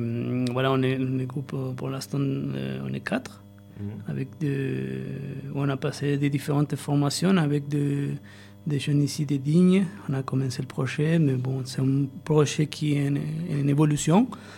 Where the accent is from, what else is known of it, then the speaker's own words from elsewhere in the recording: Argentina; French is a second language; je viens de l'Argentine.